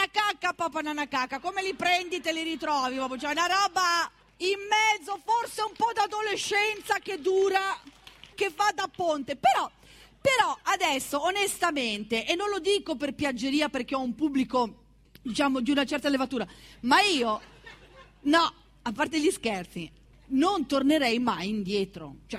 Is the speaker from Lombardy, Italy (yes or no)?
yes; Pioltello, Lombardy, Italy; io vengo da Pioltello, miracolo già che sia viva